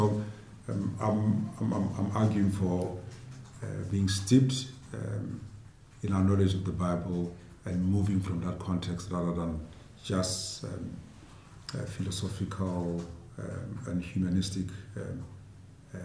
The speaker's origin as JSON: {"language": "English", "country": "South Africa", "said": "Well, I'm a South African"}